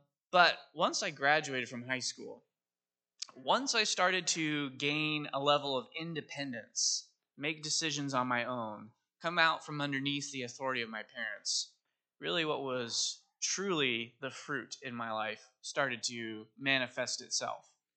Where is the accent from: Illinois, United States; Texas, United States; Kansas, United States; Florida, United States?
Kansas, United States; Manhattan; also born or lived in Nebraska; And so I grew up in Manhattan, Kansas. I was born in Nebraska, but didn't live there very long. I have a lot of family up there who are diehard Cornhusker fans. But I grew up in Manhattan, Kansas, majority of my life.